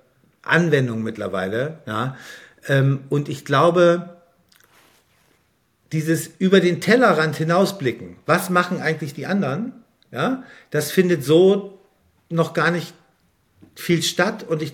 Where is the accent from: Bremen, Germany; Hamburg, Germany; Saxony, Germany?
Bremen, Germany; moved away as an adult; now in Berlin, Germany; ich bin in Bremen aufgewachsen und zur Schule gegangen. Und dann bin ich nach dem Abi gleich nach Berlin gegangen